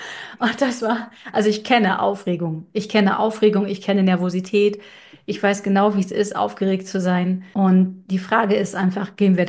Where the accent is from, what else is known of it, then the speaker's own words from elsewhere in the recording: Germany; Ich bin ja in der DDR groß geworden.